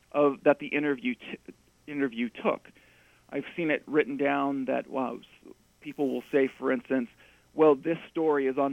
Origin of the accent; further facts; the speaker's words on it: Round Valley, California, United States; growing up in Round Valley and in Mendocino County, I was very, you know, my dad is still a rancher.